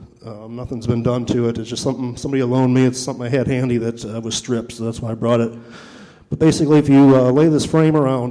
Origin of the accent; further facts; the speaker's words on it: Cleveland, Ohio, United States; Like Rob said … I'm from Cleveland, Ohio.